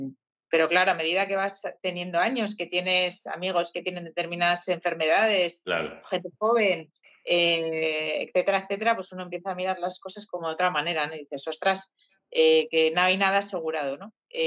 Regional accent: Bilbao, Basque Country, Spain; yo soy del norte, yo soy de Bilbao

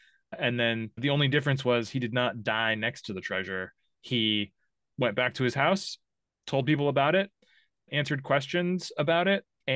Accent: Portland, Oregon, United States; born and raised in Portland, Oregon. I had a slight detour to Southern California for college and then came back

